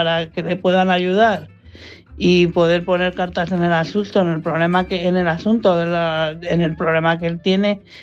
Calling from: Madrid, Community of Madrid, Spain; de Madrid.

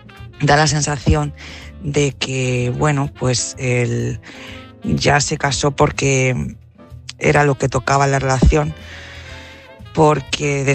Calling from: Altea, Valencian Community, Spain; Hola, buenas noches.

